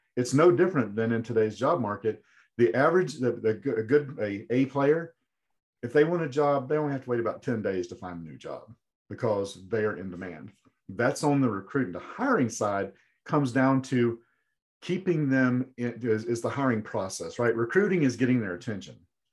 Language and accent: English; Florida, United States; now in Malden, United States; The only problem I have with that is I'm from Florida and I'm a Florida Gator